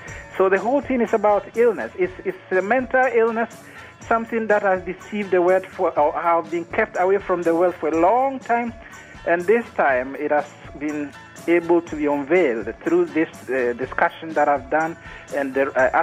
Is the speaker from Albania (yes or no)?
no; Ghana; also born or lived in England; now in Sweden; I live in Sweden. Originally, I come from Ghana, but I've lived in Sweden for about 20 years.